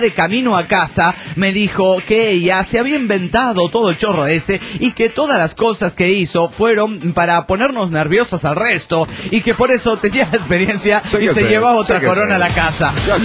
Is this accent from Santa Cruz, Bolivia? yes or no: no; Cochabamba, Bolivia; de Cochabamba, Bolivia.